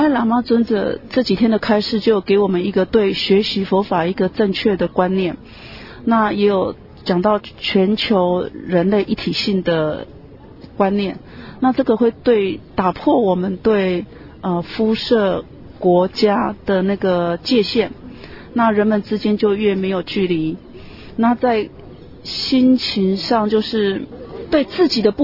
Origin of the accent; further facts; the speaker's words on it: Taiwan; 我来自台湾